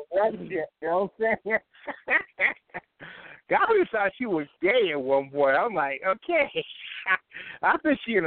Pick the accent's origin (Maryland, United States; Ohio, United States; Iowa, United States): Maryland, United States; Yeah, Maryland.